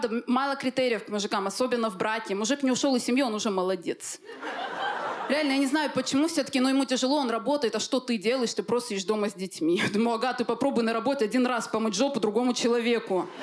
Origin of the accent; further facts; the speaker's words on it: Armenia; Я в этот момент поняла, что я больше армянка, чем современная женщина.